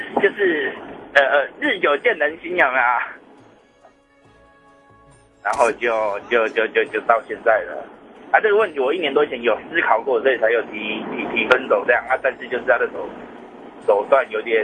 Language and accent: Chinese; Hsinchu, Taiwan; 在新竹啊。